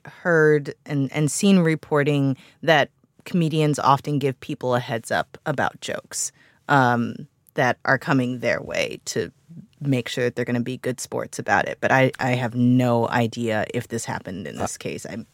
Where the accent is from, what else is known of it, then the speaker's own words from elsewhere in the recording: Missouri, United States; I am from Missouri. I have not heard that phrase